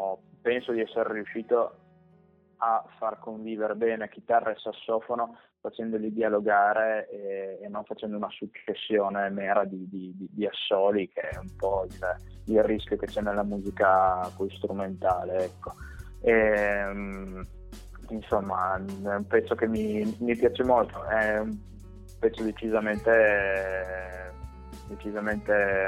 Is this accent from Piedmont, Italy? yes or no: yes; Alba, Piedmont, Italy; io sono piemontese di origine, nativo della città di Alba in Piemonte, che è nota per vini, tartufo, paesaggi che adesso sono da poco anche patrimonio dell'umanità UNESCO.